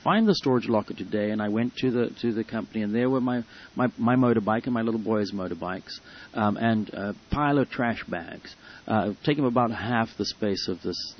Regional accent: South Africa; born there; moved away as an adult; But, you know, I was born in South Africa, and I was born and drafted in South African military

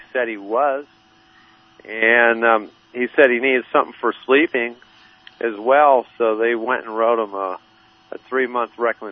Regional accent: Pennsylvania, United States; I was born and raised in Pennsylvania. You know, back there, you're pretty much born with a gun.

